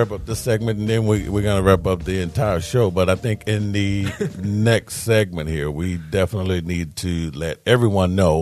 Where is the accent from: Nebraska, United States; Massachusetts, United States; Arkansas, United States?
Arkansas, United States; I'm from Arkansas. You got to forgive.